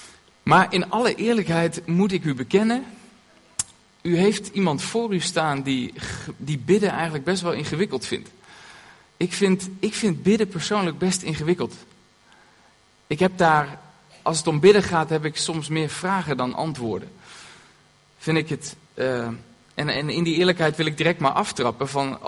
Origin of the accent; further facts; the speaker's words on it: Zwolle, Overijssel, Netherlands; ik kom uit Zwolle